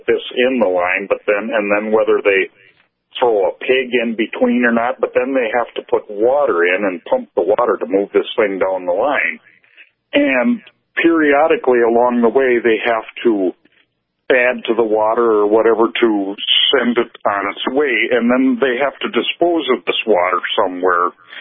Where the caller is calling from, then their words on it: Beardsley, Minnesota, United States; Beardsley.